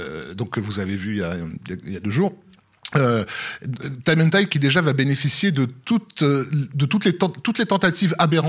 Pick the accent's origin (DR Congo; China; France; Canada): China; qui on est aujourd'hui en tant que Chinois. Pas seulement Chinois en Chine, mais aussi Chinois dans tous les channels du monde entier